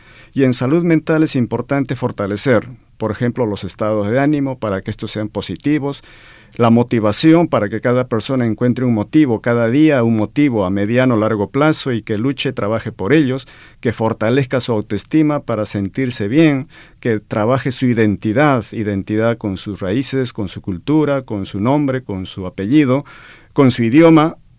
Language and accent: Spanish; Peru; also born or lived in Spain; now in United States; yo soy de natural de Perú. Uh-huh. Allí estudié psicología, estudié medicina, me formé en rehabilitación y en psiquiatría. Luego estuve trabajando primero en Perú, luego en España por 15 años